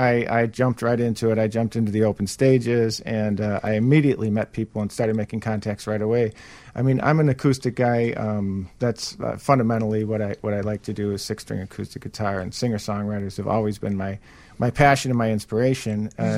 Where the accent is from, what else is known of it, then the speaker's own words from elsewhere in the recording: Buffalo, New York, United States; moved away as an adult; now in Chicago, United States; I'm originally from Buffalo, New York, and I moved to Chicago in 1993.